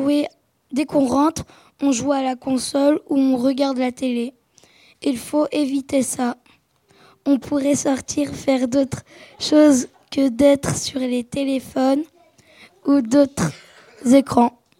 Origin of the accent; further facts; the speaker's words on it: Saint-Nicolas-de-Port, Grand Est, France; j'ai 10 ans et je viens de Saint-Nicolas-de-Port.